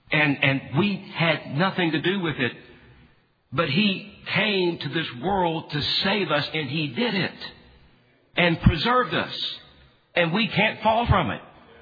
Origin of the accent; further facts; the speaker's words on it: McMahon, Texas, United States; I grew up in the Primitive Baptist. That's all I've ever known. I was a week old when Mom and Dad took us to Bethel Church in McMahon, Texas.